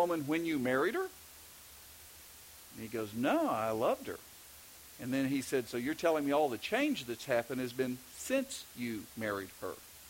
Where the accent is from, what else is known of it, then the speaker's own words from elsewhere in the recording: Texas, United States; accent: Texas; He was kind of interested, I think, in my Texas accent.